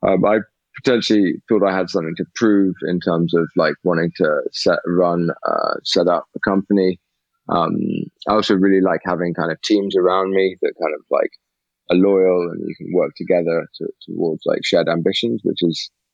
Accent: Egypt; also born or lived in Peru / India / France / Tanzania; now in England; I was born in Egypt, and then I actually traveled. Well, I grew up not just in Peru. I grew up in Peru. I grew up in India. I grew up in France, and I grew up in Tanzania in Africa before coming to England when I was about 14.

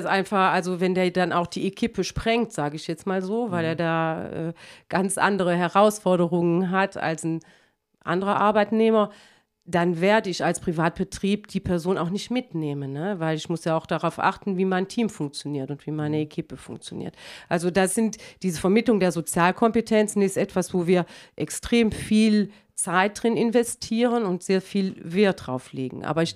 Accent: Wallonia, Belgium; bei uns in Ostbelgien wird man sehr oft über diesen Beruf identifiziert

